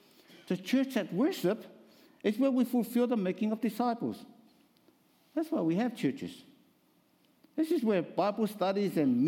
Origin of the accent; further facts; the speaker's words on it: Samoa; I am from Samoa, I grew up in that country, in that culture. Well, we are 99% Christian affiliated.